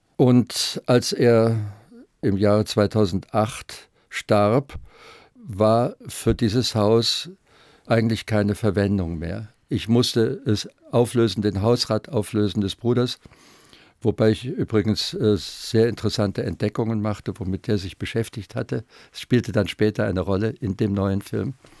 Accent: Moorbach, Rhineland-Palatinate, Germany; moved away as an adult; now in Munich, Germany; Ich bin in Moorbach im Hunsrück geboren, dort aufgewachsen als Kind. Schon in meiner Schulzeit während des Gymnasiums lebte ich dann in Simmern im Hunsrück, Kreisstadt dort. Und als ich 19 Jahre alt war, verließ ich den Hunsrück

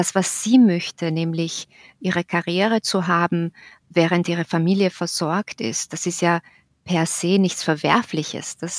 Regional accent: Slovakia; now in Austria; als ich als Slowakin nach Österreich, nämlich nach Oberösterreich gekommen bin, genau in diese Gegend.

